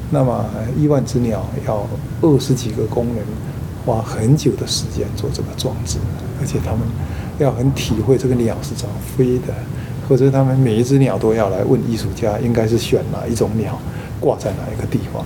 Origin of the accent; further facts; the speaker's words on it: Quanzhou, Fujian, China; 我在我的家乡也是在海边